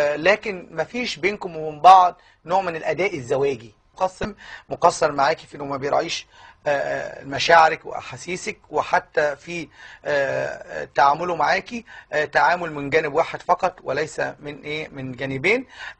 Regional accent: Upper Egypt, Egypt; دايما في الاقاليم وعندنا في الصعيد وفي كل الاماكن

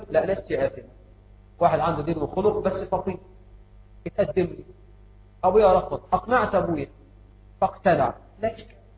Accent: Egypt; واجعل بلدنا مصر آمنة مطمئنة يا رب.

